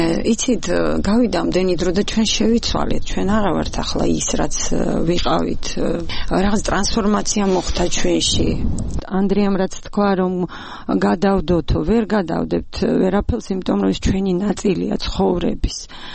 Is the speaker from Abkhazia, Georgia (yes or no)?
yes; Abkhazia, Georgia; ეს ჩემი სამშობლოა აფხაზეთი, მე იქ დავიბადე, გავიზარდე